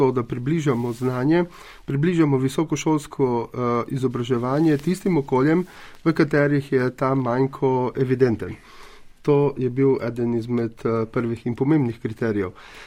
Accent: Mura, Slovenia; jaz osebno prihajam iz Prekmurja in veste, v tej regiji, v naši regiji, v Pomurju

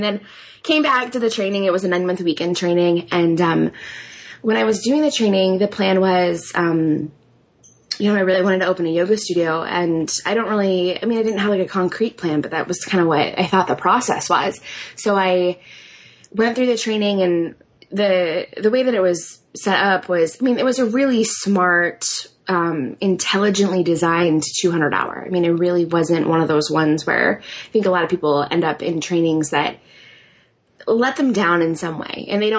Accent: Massachusetts, United States; now in Iowa City, United States; I live in Iowa City, Iowa, which is a smallish college town in Iowa. And I grew up in Massachusetts, but my husband is from Iowa.

